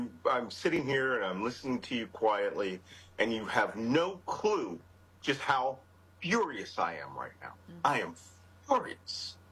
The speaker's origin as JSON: {"language": "English", "town": "Philadelphia", "region": "Pennsylvania", "country": "United States", "tie": "born or raised there", "said": "I grew up in Philadelphia, where we had the Declaration of Independence written"}